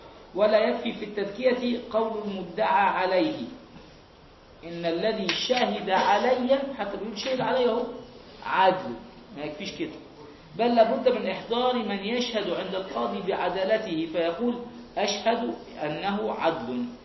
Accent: Egypt; أصبح في وقت معين حاجة عندنا في مصر هنا

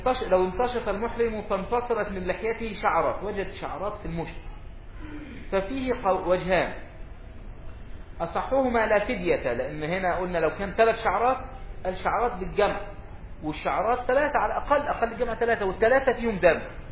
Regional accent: Egypt; عندنا في مصر الحامل طحيض

